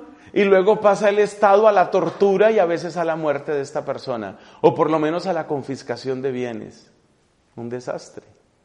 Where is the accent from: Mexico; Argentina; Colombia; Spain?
Colombia; en ese rincón, que es un rincón del departamento, en mi país, del departamento de Boyacá